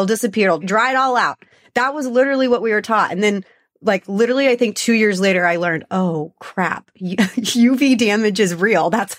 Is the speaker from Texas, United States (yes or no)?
yes; Texas, United States; Born and raised in Texas, went to the tanning salon